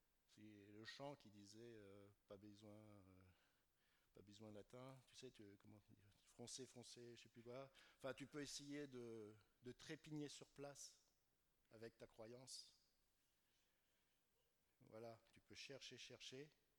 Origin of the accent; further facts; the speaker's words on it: France; born there; Là, je suis né en France, je suis chrétien.